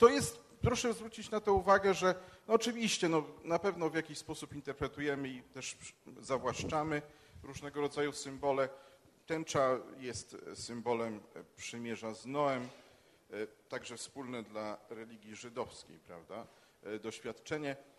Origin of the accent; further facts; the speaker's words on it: Rzeszów, Subcarpathian Voivodeship, Poland; Jedna moja mała ojczyzna to jest Rzeszów.